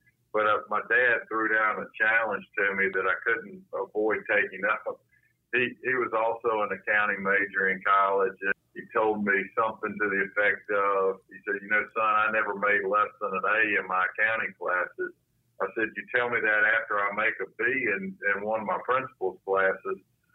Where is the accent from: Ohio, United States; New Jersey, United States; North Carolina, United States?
North Carolina, United States; Salisbury; Yeah, I grew up in Salisbury, North Carolina.